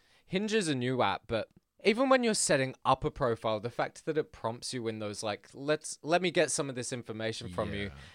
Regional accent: Adelaide, South Australia, Australia; I told someone on Grindr once that I was from Adelaide

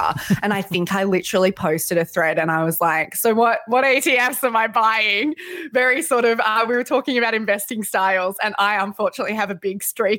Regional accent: New South Wales, Australia; now in Perth, Australia; I'm from New South Wales.

